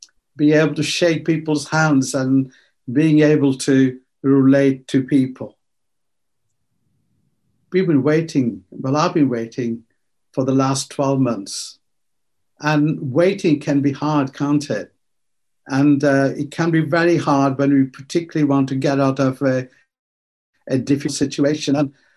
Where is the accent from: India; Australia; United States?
India; moved away as an adult; And when I came from India and started working and had a bit of money